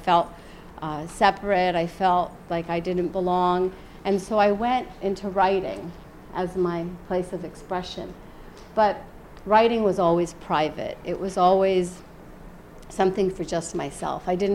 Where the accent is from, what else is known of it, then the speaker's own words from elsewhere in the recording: West Virginia, United States; I was a good Muslim girl growing up in West Virginia when my dad and mom told me, you're not going to go anywhere to college but our hometown university.